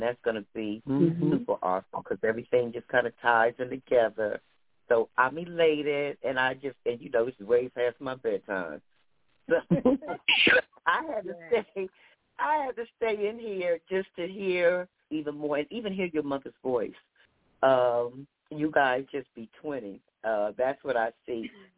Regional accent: Jersey City, New Jersey, United States; And I'm from Jersey City, New Jersey, so I know blight firsthand.

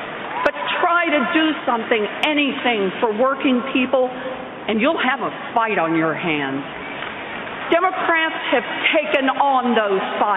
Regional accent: Oklahoma, United States; I grew up in Oklahoma. My daddy ended up as a maintenance man. And my mom worked a minimum wage job at Sears.

